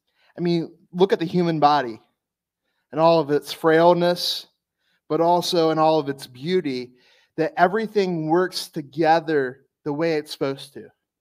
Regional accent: Louisiana, United States; Think my home state of Louisiana. I mean, most of it's supposed to be underwater.

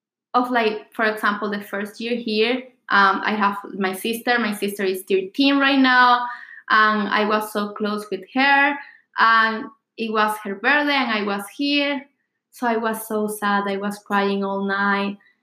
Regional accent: Venezuela; now in New York, United States; Oh, come on, guys. I came from Venezuela, you know.

